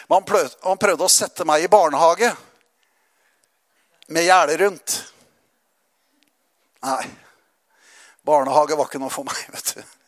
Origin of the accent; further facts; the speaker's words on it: Notodden, Telemark, Norway; Jeg vokste jo opp i Metodistkirken på Notodden.